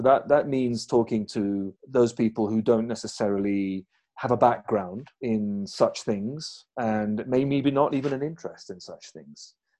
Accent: Pakistan; born there; also born or lived in India / Oman / Syria; I was born in Pakistan, and I've lived in India, I've lived in Oman, I've lived in, countries like that, Syria even. I used to live in Aleppo

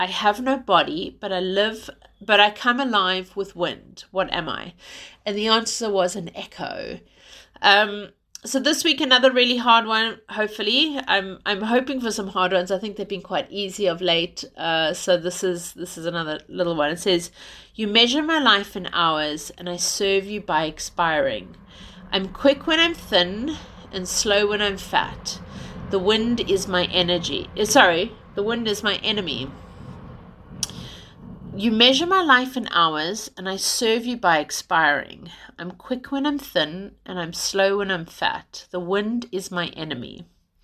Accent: South Africa; being South African and growing up in South Africa.

